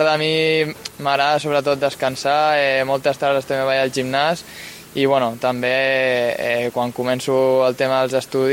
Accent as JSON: {"language": "Catalan", "town": "Valls", "region": "Catalonia", "country": "Spain", "tie": "born or raised there", "also_born_or_lived": "Reus / Valencia", "lives_now": "Sabadell, Spain", "said": "vaig començar de petit, que m'agradava molt, vaig començar jugant al meu poble, a Valls."}